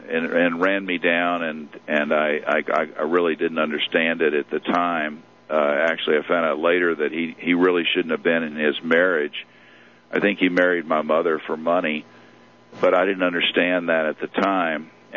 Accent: Houston, Texas, United States; born or raised there

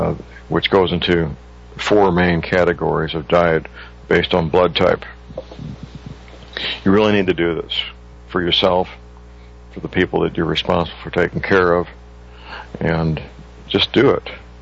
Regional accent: St. Louis, Missouri, United States; I'm going to be focusing a lot on my hometown, St. Louis, Missouri, and Ferguson, Missouri

